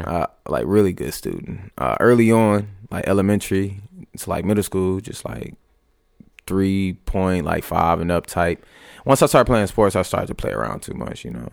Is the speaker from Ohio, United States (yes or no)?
no; Detroit, Michigan, United States; Detroit is a very slept on city in my opinion, because it's like we come from the Motowns to the EDMs to the house music to the rock